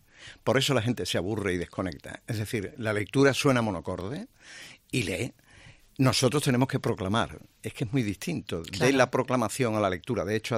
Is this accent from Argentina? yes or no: no; Seville, Andalusia, Spain; also born or lived in Madrid; Yo soy sevillano. He trabajado, como nos pasa a los periodistas y a ti, pues mucho tiempo en Madrid.